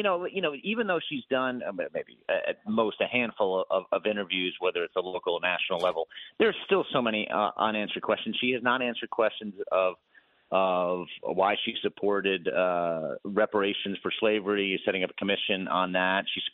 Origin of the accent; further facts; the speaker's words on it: Manhattan, New York, United States; And having listened to him growing up in Manhattan.